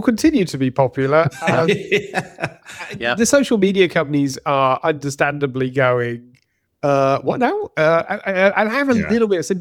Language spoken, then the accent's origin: English; Australia; we are Australian. Plus.